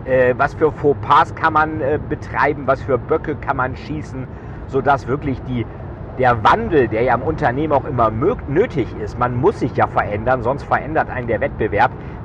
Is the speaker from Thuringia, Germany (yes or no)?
no; Bremen, Germany; ich komme ja selber aus Bremen.